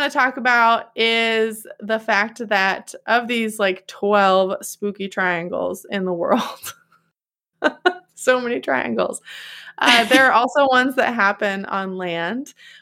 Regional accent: Massachusetts, United States; born there; Listen, I was born in Massachusetts, so I feel like I get a little bit of a say in this.

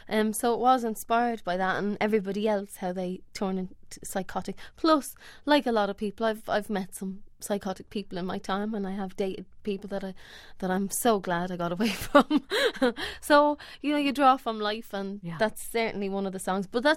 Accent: Ireland; now in London, United Kingdom; When I moved over from Ireland, he stole me, as they say. My brother say those English men are still coming over and stealing our women. And he brought me back to England

